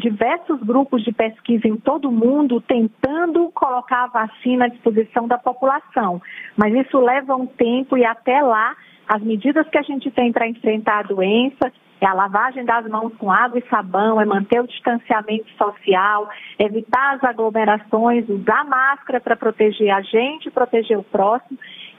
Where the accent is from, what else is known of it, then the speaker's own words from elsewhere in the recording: Ceará, Brazil; você é meu conterrâneo, eu também sou do Ceará.